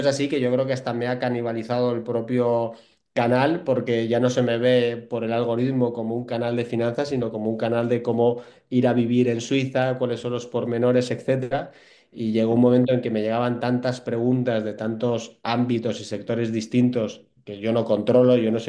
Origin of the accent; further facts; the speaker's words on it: Bilbao, Basque Country, Spain; Yo soy de Bilbao y obviamente cuando empiezas a progresar en tu trabajo y sobre todo en el sector financiero y quieres hacer más cosas, el destino natural es ir a Madrid